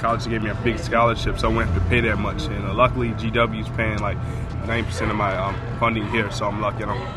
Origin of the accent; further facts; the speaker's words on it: Baltimore, Maryland, United States; from Baltimore, Maryland.